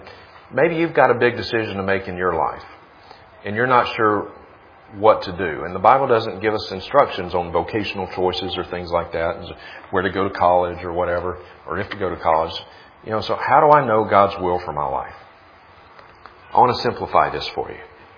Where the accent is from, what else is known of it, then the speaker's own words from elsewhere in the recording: Mississippi, United States; now in Montana, United States; I grew up in Mississippi, and one of my best friends is a guy named Chad Stewart. Chad and I grew up together. We've known each other ever since we were toddlers. But he's still in Mississippi. I'm in Montana.